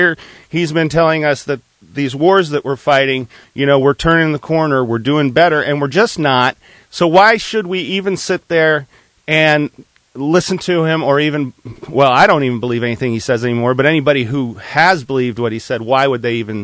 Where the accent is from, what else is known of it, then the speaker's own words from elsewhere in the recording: United States; And as an American, I'm getting a little tired